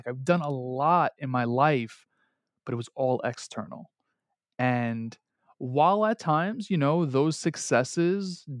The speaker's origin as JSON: {"language": "English", "town": "Queens", "region": "New York", "country": "United States", "tie": "born or raised there", "said": "I'm born and raised in Queens, New York."}